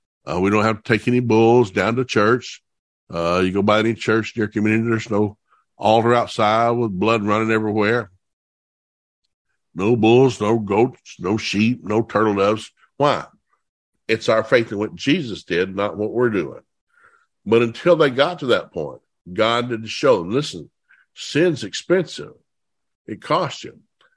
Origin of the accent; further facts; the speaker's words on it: the South, United States; Now, I grew up in the South. We love to cook. We love to grill.